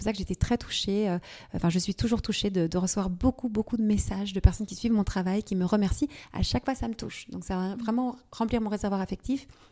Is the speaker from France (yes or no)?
no; Belgium; Oui, j'ai grandi en Belgique, dans un quartier. Donc, en fait, mes parents viennent tous les deux de familles assez bourgeoises belges.